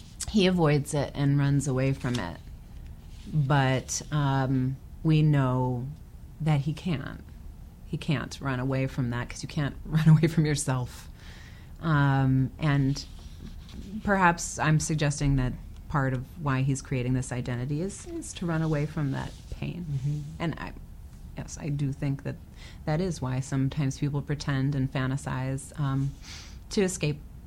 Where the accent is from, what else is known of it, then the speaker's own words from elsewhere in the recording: United States; But I think for me as an American, it was a novel one.